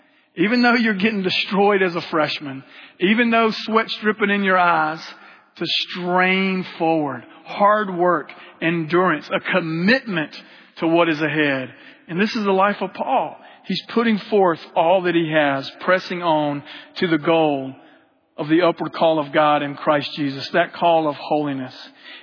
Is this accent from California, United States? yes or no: no; Georgia, United States; We're transplants from Georgia, so we're Georgia fans.